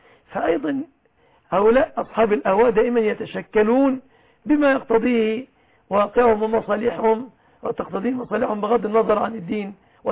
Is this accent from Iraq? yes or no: no; Mansoura, Dakahlia, Egypt; من عندنا في المنصورة